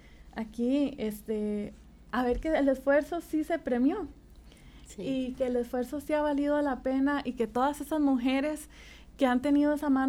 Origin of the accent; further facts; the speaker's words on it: Costa Rica; está diciéndonos como costarricenses, vean que hay cosas buenas que hay que fortalecer